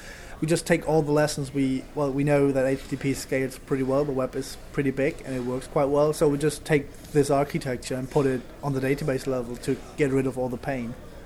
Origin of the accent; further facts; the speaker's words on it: Berlin, Germany; I'm from Berlin, Germany.